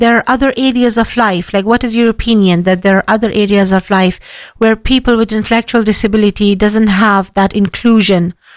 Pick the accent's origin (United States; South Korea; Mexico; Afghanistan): Afghanistan; You know, I come from a background, I come from Afghanistan.